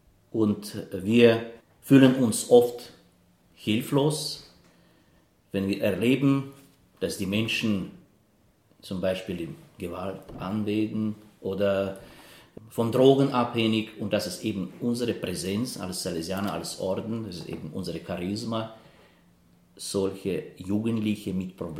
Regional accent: Odesa, Odesa Oblast, Ukraine; Ich bin ein gebürtiger Ukrainer aus Odessa. Odessa für mich ist die Stadt, in der ich meine ganze Kindheit verbracht, meine Abitur absolviert und auch, wie schon vorher gesagt, mein Universitätsstudium abgeschlossen.

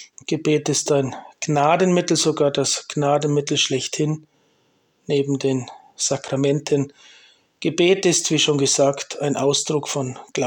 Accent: Liechtenstein; Wir haben bei uns in Liechtenstein den Fürsten, der hat eine ganz schöne Burg, ein Schloss oberhalb von Vaduz.

